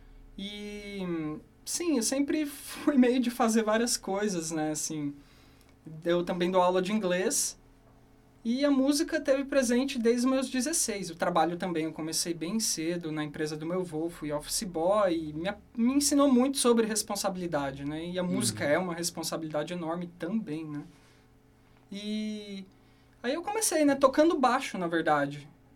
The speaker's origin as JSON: {"language": "Portuguese", "town": "Ourinhos", "region": "São Paulo", "country": "Brazil", "moved": "yes", "lives_now": "Londrina, Brazil", "said": "E eu vim pra Londrina em 2019. Não, desculpa, 2009. 2019 foi ontem, né? Eu sou de Ourinhos, São Paulo."}